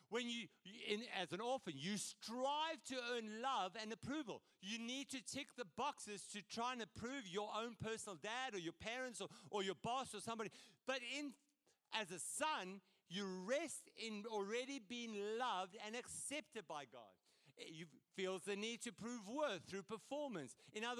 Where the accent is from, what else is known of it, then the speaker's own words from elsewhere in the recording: South Africa; I'm very independent, and I'm South African on top of it.